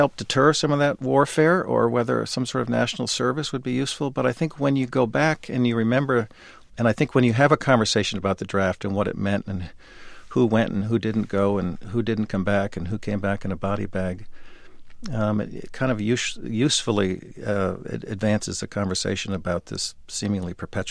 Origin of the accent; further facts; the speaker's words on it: Westport, Connecticut, United States; he would stand in front of the flagpole in Westport, Connecticut, my hometown, every Sunday morning in silent protest to the war.